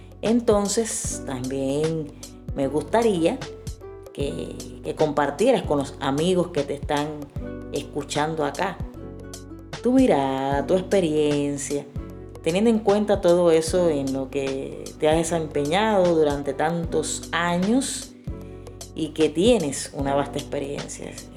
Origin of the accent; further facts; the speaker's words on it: Holguín, Cuba; mi amigo, mi hermano de mi tierra, Holguín